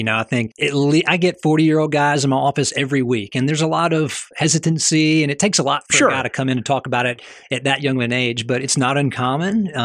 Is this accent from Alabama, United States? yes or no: yes; Mobile, Alabama, United States; I am a homeboy. I was raised here in Mobile from the age of about two onward.